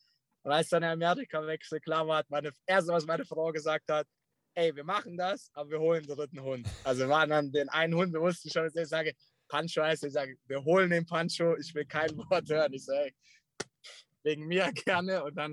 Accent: Karlsfeld, Bavaria, Germany; Ich bin dann in Karlsfeld bei Dachau bin ich aufgewachsen. Das ist mein Hood.

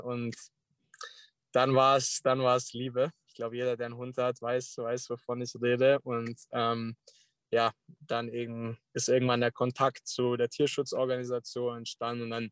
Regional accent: Karlsfeld, Bavaria, Germany; Ich bin dann in Karlsfeld bei Dachau bin ich aufgewachsen. Das ist mein Hood.

